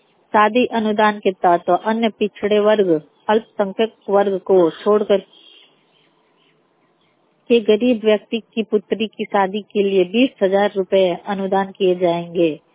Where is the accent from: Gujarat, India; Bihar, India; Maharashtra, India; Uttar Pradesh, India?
Uttar Pradesh, India; Marda; ग्राम मर्दा पोस्ट मर्दा जिला गाजीपुर की रहने वाली हूँ।